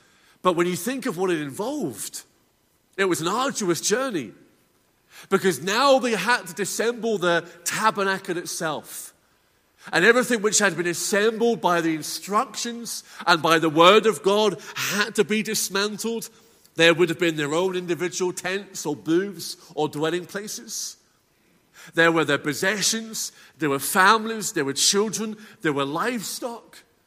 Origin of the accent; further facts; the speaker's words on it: England, United Kingdom; I know I'm an Englishman standing in the pulpit here in Newton Arts